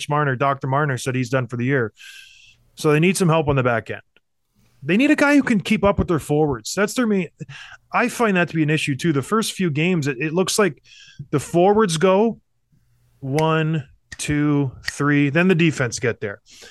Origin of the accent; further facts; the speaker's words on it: Edmonton, Alberta, Canada; born there; And I was born in Edmonton, and I trash-talked them more than anything.